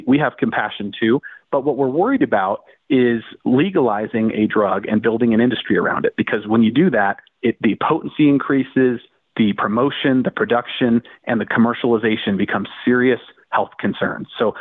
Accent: Colorado, United States; I'm from Colorado, first state to legalize marijuana.

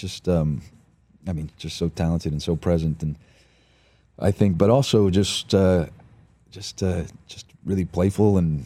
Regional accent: Austin, Texas, United States; I play a lot of country tunes. I'm from Austin, Texas.

